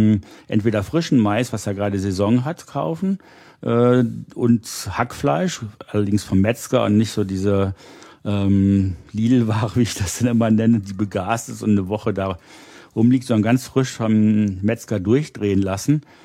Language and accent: German; Rhineland, Germany; ich bin im Rheinland aufgewachsen, Muscheln isst man da auch und Hering